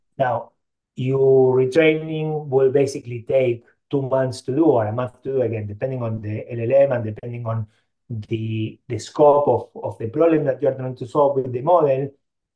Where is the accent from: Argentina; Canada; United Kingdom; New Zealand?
Argentina; first language Yiddish; English is a second language; moved away as an adult; now in United States; So I grew up in Argentina. And I moved to the States when I was 18 to come to school. And so my first language was actually Yiddish, because at home we spoke Yiddish.